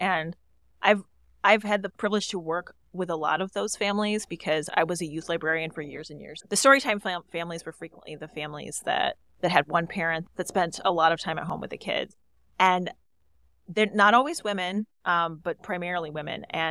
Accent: Lowell, Michigan, United States; When I was growing up in Lowell, we could take advantage of the Kent Career Technical

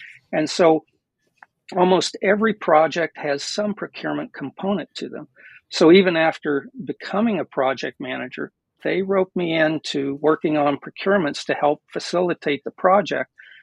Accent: Springfield, Missouri, United States; moved away as an adult; I grew up in the Midwest in Springfield, Missouri, and my parents were professors on a college campus. I left Missouri and went to University of Southern California.

